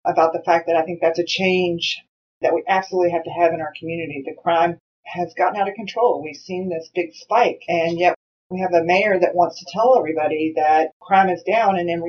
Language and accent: English; Louisville, Kentucky, United States; I am a native Louisvillian and was born and raised in the Hikes Point area, was adopted to Catholic Charities, and it's a very middle-class family.